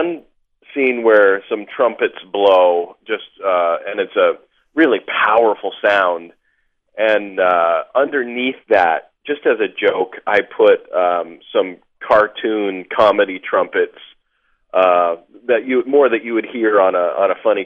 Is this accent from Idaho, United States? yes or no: yes; Boise, Idaho, United States; I'm from Idaho. I grew up in the Boise, Idaho area, and I was feeling pretty homesick.